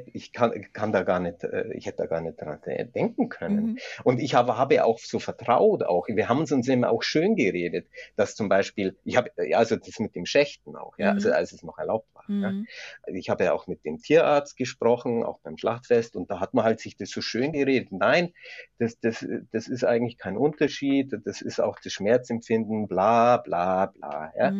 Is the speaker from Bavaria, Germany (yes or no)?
yes; Bavaria, Germany; Ich bin halt doch ein Bayer, gell?